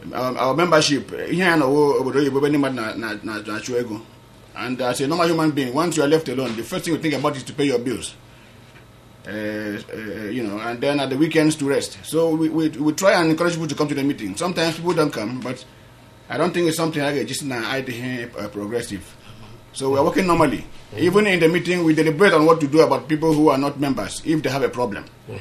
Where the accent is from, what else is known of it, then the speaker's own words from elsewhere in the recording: Cameroon; You know, I grew up in Cameroon.